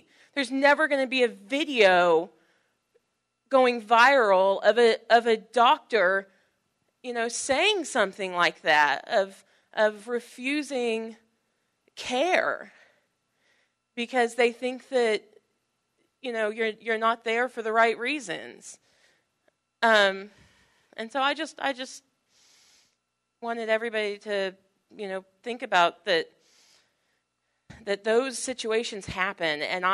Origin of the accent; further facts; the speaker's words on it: Norman, Oklahoma, United States; Because, I mean, obviously, I'm very white as well, and I grew up in Norman my whole life.